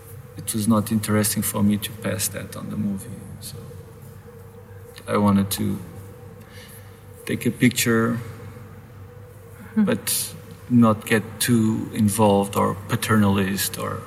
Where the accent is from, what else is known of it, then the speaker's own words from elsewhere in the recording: Lisbon, Portugal; English is a second language; I'm from Lisbon. I'm based in Lisbon, but I was brought up from people from that village that moved to Lisbon when I was born, my grandparents.